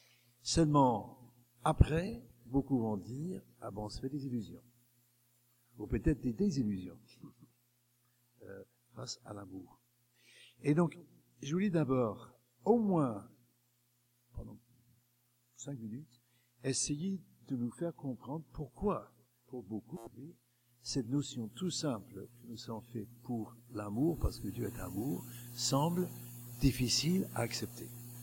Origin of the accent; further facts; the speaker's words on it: England, United Kingdom; born there; French is a second language; Je suis né en Angleterre par erreur administrative céleste, parce qu'en fait je suis français de cœur. J'aurais dû naître en France, mais bon, je suis né en Angleterre.